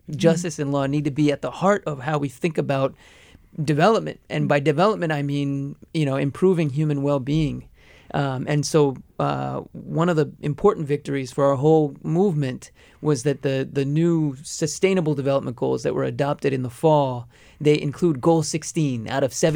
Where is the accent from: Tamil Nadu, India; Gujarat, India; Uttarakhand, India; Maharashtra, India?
Gujarat, India; So the specific community I come from, we're from Kutch, which is like the western corner of India.